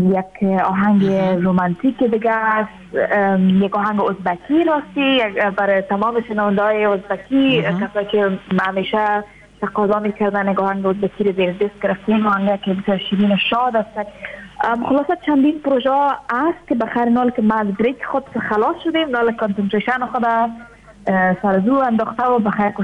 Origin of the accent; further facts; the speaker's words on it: Afghanistan; ما اگر چی دیر نشده از افغانستان آمدم، یک دسته ماه میشه